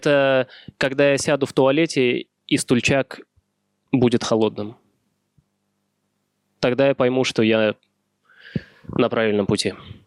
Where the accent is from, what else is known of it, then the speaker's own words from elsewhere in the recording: Moscow Oblast, Russia; now in Moscow, Russia; я переехал в Москву из Подмосковья, что делает эту строчку в моей автобиографии не такой эпичной, знаете.